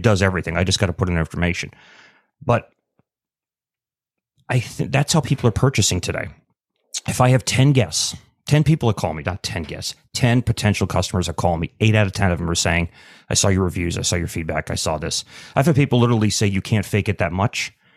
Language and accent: English; Ireland; Because I'm Irish, I don't know, but it's still, that's what it is.